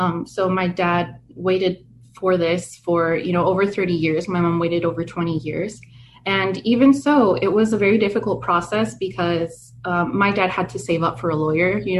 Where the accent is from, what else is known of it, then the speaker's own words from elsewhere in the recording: Las Vegas, Nevada, United States; we were very lucky because I grew up in Las Vegas, which is a very diverse city and very welcoming in many ways.